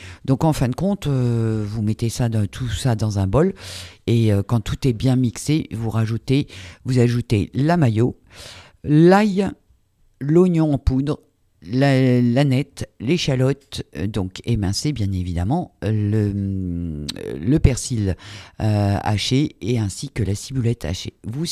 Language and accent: French; France; Je suis française, donc j'ai dit ranch.